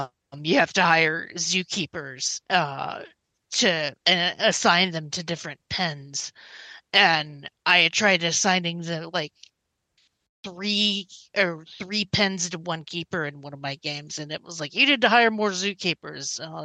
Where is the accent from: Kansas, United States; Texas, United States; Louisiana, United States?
Kansas, United States; See, I'm from Kansas. That's the only sex ed we get.